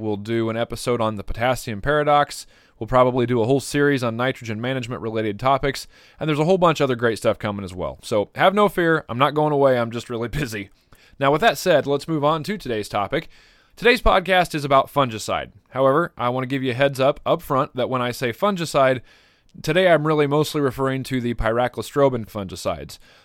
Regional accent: Iowa, United States; I grew up in Van Buren County, which is right on the Missouri state line, and my family's still there

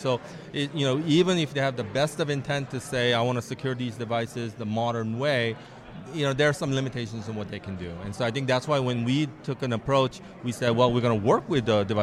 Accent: California, United States; I'm from the Bay Area, we have a Tesla manufacturing plant there.

